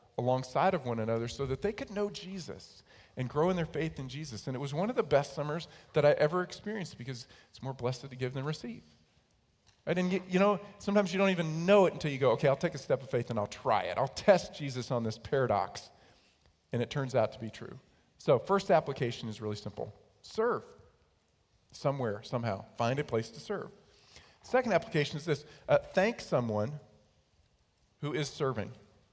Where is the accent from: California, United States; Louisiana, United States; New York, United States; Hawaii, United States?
New York, United States; Okay, I'm a kid from New York. I grew up with no air conditioning because we didn't need air conditioning.